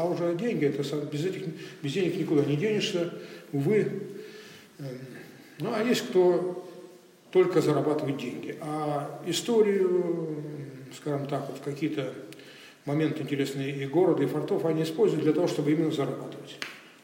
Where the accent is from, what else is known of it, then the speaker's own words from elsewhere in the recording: Kronstadt, Saint Petersburg, Russia; Поскольку я коренной кронштадтец, я очень люблю свой город